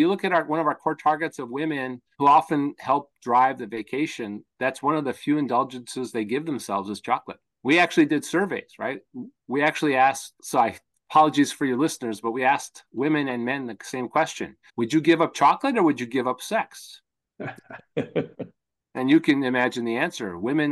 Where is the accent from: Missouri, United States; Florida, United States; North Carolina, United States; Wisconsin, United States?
Wisconsin, United States; Milwaukee; Or since I'm from Wisconsin, You know, and I come from Milwaukee. A beer is always near.